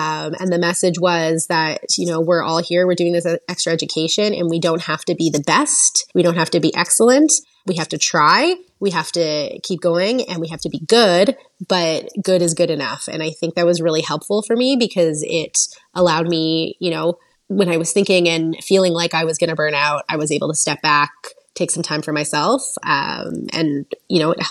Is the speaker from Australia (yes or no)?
no; Canada; moved away as an adult; now in Florida, United States; Super happy living in Florida, and I'm spoiled, especially as a Canadian who moved to Florida not that long ago, 3 years ago.